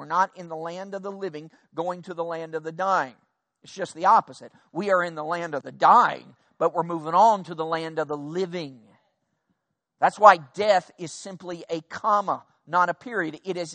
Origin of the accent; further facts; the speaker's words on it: Lexington, Kentucky, United States; I grew up in Lexington, Kentucky, and I was not very good in grammar at all.